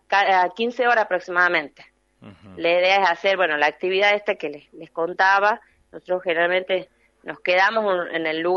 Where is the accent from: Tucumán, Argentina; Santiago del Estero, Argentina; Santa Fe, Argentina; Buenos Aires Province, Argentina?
Tucumán, Argentina; Tafí Viejo; En el caso nuestro, que somos de Tafí Viejo, recibimos muchas visitas a diario